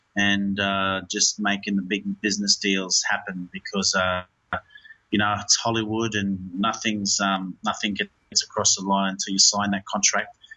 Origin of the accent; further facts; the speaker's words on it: Queensland, Australia; We're both from Queensland.